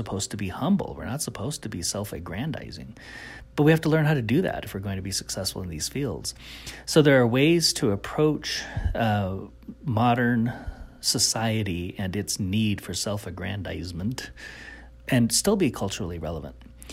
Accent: Kyle, South Dakota, United States; Well, I'm originally from Kyle, South Dakota, on the Pine Ridge Indian Reservation. And I was very fortunate to grow up in a family with a lot of traditional healers and medicine men.

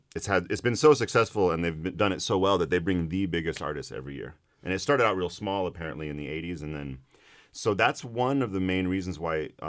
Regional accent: New Mexico, United States; So me and all these people growing up in New Mexico, having this around us

